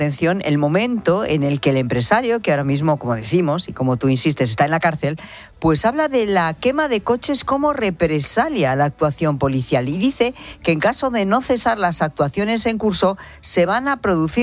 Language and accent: Spanish; Castile and León, Spain; Fíjate, en el Instituto de Secundaria de Alcañices, en Zamora, Alcañices está a 20 kilómetros de mi pueblo, así que conozco muy bien muy este bien.